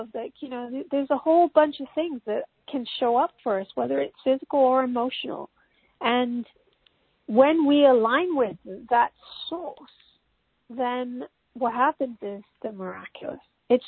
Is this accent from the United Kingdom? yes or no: yes; England, United Kingdom; I'm from England